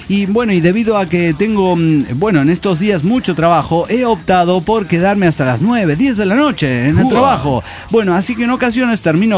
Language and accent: Spanish; Monterrey, Nuevo León, Mexico; de Monterrey, Nuevo León, México.